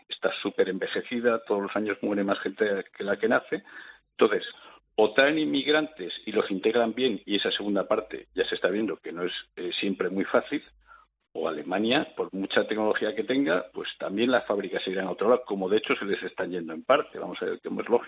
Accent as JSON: {"language": "Spanish", "town": "Avilés", "region": "Asturias", "country": "Spain", "said": "Yo soy de Avilés, de Asturias. Avilés está perdiendo población a un ritmo muy apreciable."}